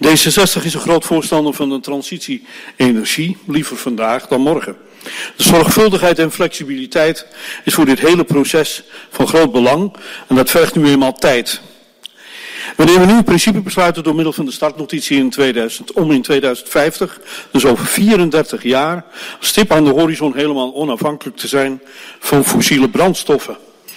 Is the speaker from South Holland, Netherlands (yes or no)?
no; Amsterdam, North Holland, Netherlands; Het valt me echter als geboren Amsterdammer zwaar om te moeten zeggen